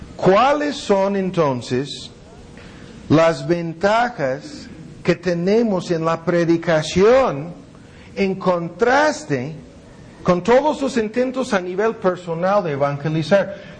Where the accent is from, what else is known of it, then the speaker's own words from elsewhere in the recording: United States; Spanish is a second language; Y no es porque soy gringo, ni tampoco porque estoy predicando en otro idioma, en español en vez de inglés